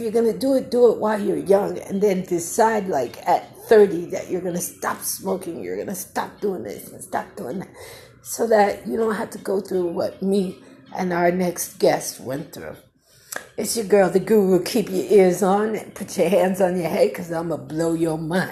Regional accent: Jamaica; which is so messed up because I'm like Jamaican and I love my spicy curry.

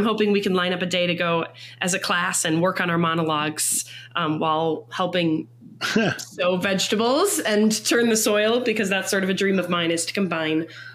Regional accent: Mankato, Minnesota, United States; I grew up in Mankato, and I was involved in theater growing up at MSU and at the community theater in town.

